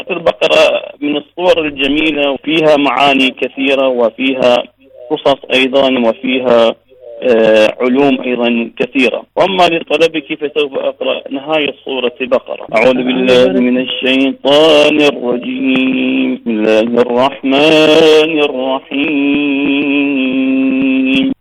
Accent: Basra, Basra Governorate, Iraq; أصلي من العراق ومن البصرة، متزوج ولدي طفلان بنت وولد، عملي صاحب محل مال حرة.

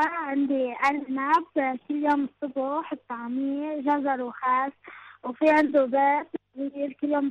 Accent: Lebanon; من لبنان.

